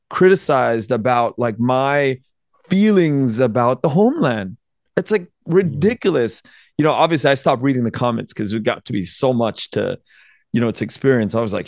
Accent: United States; But I feel like it's changing for Vietnamese Americans that were born in the U.S., and we are so disconnected from Vietnam, and we're disconnected from Vietnamese American society in Little Saigon and Orange County.

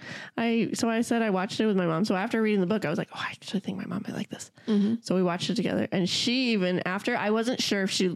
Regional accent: Pacific Northwest, United States; I mean, I'm obviously someone from the South is going to be like, you suck. But from Pacific Northwest, I think I did pretty good.

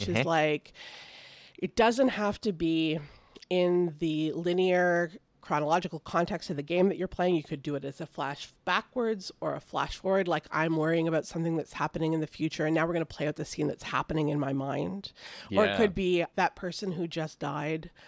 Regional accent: Canada; And I am a Canadian, so that also kind of hit me hard.

